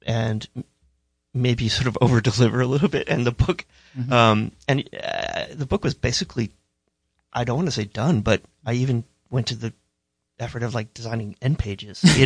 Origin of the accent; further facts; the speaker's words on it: Maine, United States; It comes from, I think, growing up in Maine. I grew up sort of outdoors, in the woods, in the mud, in the muck and mire.